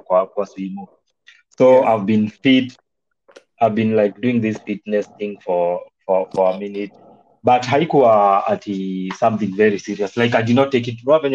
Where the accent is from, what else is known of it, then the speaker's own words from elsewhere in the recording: Nakuru County, Kenya; So I was born in Egerton University. Yes. Yeah, that's where I was born, and I went to primary and high school there.